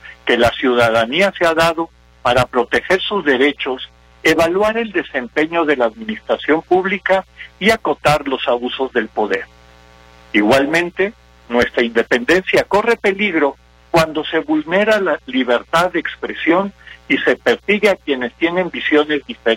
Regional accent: Mexico; un sentimiento de nación que ahora nos nutre como mexicanas y mexicanos.

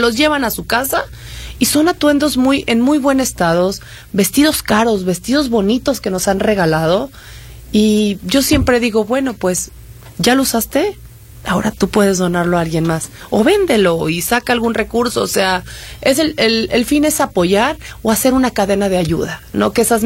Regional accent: San Luis Potosí, Mexico; also born or lived in Tamaulipas; now in Mexico City, Mexico; Yo vivo en la Ciudad de México, soy nacida en Tamaulipas, ¿no? Y soy originaria de San Luis Potosí.

